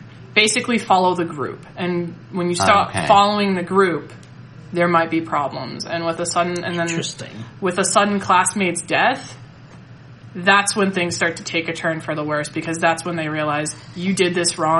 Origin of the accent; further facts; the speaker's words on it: United States; this might just be because I'm American